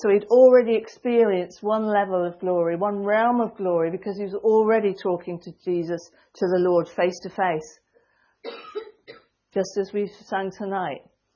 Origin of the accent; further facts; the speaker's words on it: Torquay, South West England, United Kingdom; I come up from Torquay here, but my granny actually came from North Devon.